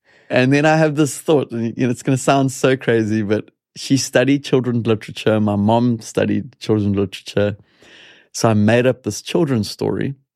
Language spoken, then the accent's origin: English; South Africa; I'm South African. South Africans are a little bit more committal.